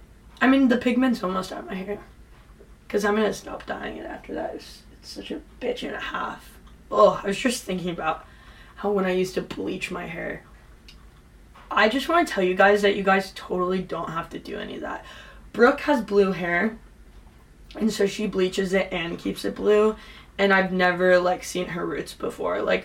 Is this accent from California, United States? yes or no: yes; California, United States; Sorry, I'm from Southern California